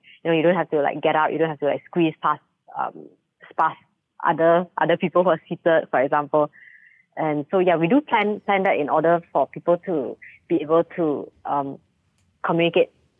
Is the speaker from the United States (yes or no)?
no; George Town, Penang, Malaysia; Okay, so I grew up in Penang, in Georgetown, actually. And my grandparents took care of me when I was young.